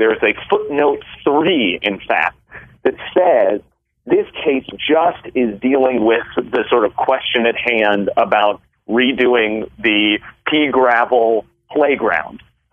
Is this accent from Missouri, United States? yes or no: yes; Missouri, United States; born there; I was born in St. Luke's Hospital